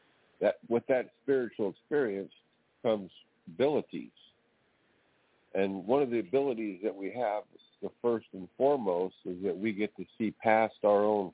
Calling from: California, United States; I'm calling from California.

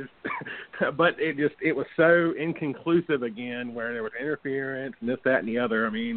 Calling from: Mobile, Alabama, United States; hey, guys … out of Mobile, Alabama.

